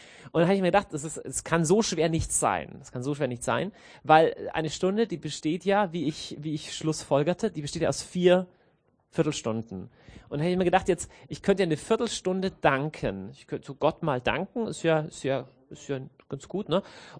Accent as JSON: {"language": "German", "town": "Deggendorf", "region": "Bavaria", "country": "Germany", "lives_now": "Munich, Germany", "said": "Ich komme gebürtig ursprünglich aus dem Niederbayerischen."}